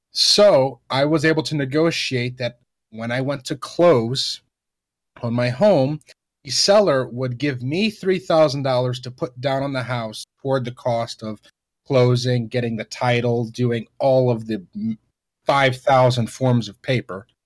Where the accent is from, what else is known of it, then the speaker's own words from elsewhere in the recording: Indiana, United States; But in my home state of Indiana, you can buy a house for $50,000, a single-bedroom little shack, and it's yours.